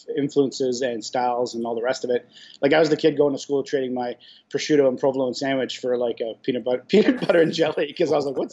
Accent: Toronto, Ontario, Canada; first language Italian; English is a second language; Yeah, I grew up in Toronto, first generation Canadian. Like, my parents immigrated here in 63. So okay. My first language wasn't even English when I grew up.

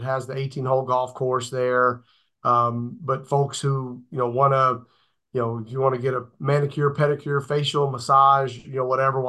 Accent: Lexington, Kentucky, United States; I was born in Lexington. I'm from Kentucky.

